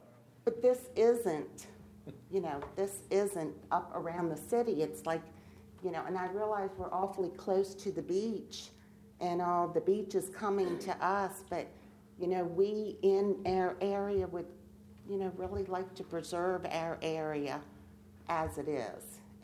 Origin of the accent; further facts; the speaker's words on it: Ellicott City, Maryland, United States; now in Sussex County, United States; I was born and raised near Ellicott City, Maryland, and, you know, I moved down here 35 years ago. So I guess I've kind of paid my dues in Sussex County now.